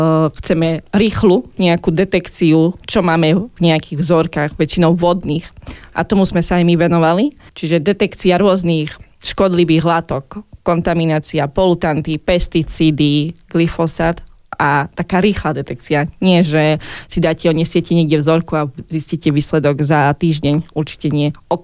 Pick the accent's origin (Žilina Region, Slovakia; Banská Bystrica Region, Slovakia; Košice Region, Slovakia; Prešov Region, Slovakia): Košice Region, Slovakia; Košice; pochádzam z obyčajnej romskej rodiny. Rodičia pochádzajú z dedinky Mníšek nad Telcom, ale po mojom narodení sa presťahovali do Košic, keďže otec tu pracoval a už tu žijeme nejakých 34 rokov.